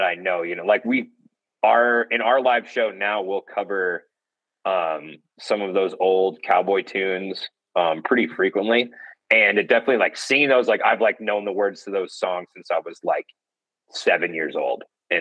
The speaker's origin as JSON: {"language": "English", "region": "Wyoming", "country": "United States", "tie": "born or raised there", "said": "Growing up, I grew up in Wyoming, and my dad went to Casper College"}